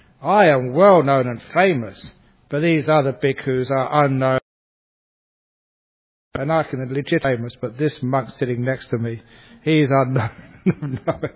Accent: England, United Kingdom; where I grew up in England

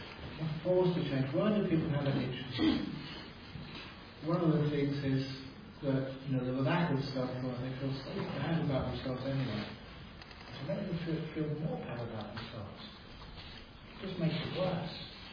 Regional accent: London, United Kingdom; born there; I was born in London, English, so as soon as, in those days anyway, my generation, as soon as you were weaned off your mother's milk, you were on cushion tea.

